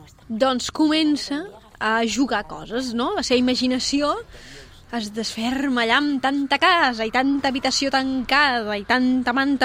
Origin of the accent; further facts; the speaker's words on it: Barcelona, Catalonia, Spain; jo soc de Barcelona